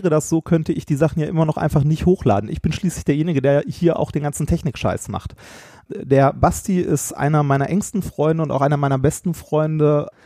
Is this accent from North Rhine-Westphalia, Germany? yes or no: yes; North Rhine-Westphalia, Germany; Wir kommen aus dem Pott, wir beleidigen uns durchgehend.